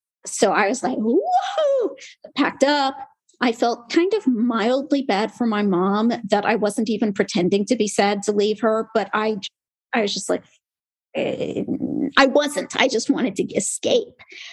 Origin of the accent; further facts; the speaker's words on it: United States; No one will bully me because, hey, I'm an American too.